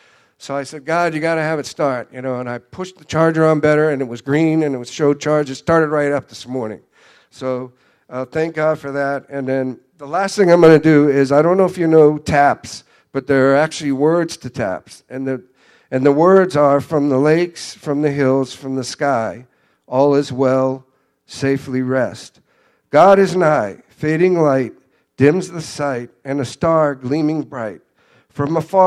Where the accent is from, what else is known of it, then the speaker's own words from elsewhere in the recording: Ireland; And we're Irish.